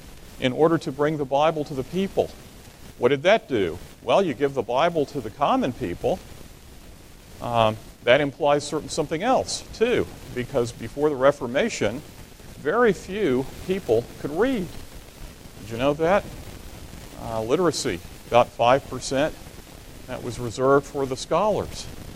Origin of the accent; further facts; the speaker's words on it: Texas, United States; I come from Texas, and you know how we feel about the rest of you